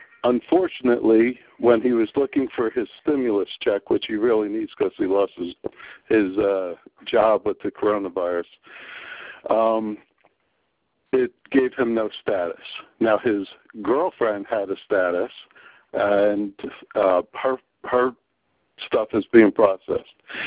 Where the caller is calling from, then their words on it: Newark, United States